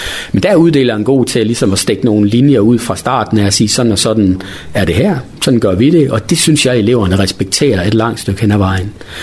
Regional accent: Herning, Central Denmark Region, Denmark; nu kommer jeg fra Herning, før jeg flyttede herop, der boede jeg dernede, og det er jo sådan en by med 50.000 indbyggere.

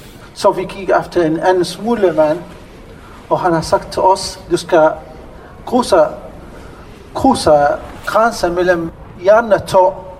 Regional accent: Syria; Danish is a second language; now in Denmark; jeg kommer fra Syrien. Jeg har været i Danmark cirka 3,5 år. Faktisk kommer jeg fra Syrien.

